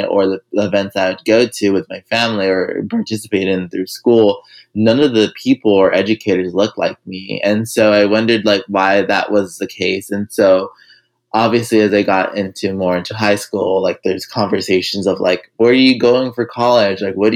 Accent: Los Angeles, California, United States; I grew up here in Los Angeles, California, formerly known as Tongvilan. And so, you know, for me, growing up as a low-income, first generation from an immigrant family, my parents had immigrated from Mexico in the 1980s.

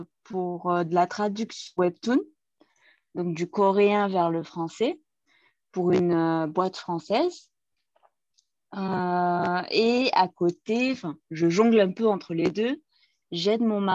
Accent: Auvergne-Rhône-Alpes, France; moved away as an adult; now in South Korea; je viens d'Ardèche. Donc vraiment petite ville d'Ardèche. Je suis partie faire mes études à l'autre bout de la France, à La Rochelle

